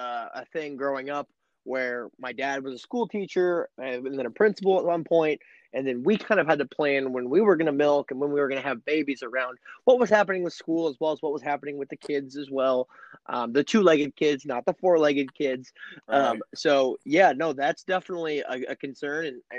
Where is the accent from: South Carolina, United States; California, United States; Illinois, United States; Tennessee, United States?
Illinois, United States; So I am much looking forward to that in my home state in Illinois when that is deemed appropriate.